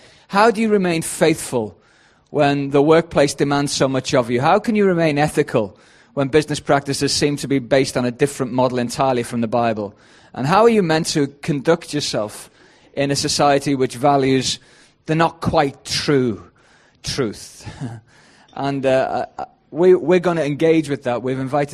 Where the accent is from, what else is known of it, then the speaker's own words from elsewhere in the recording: Wales, United Kingdom; I'm the guy from Wales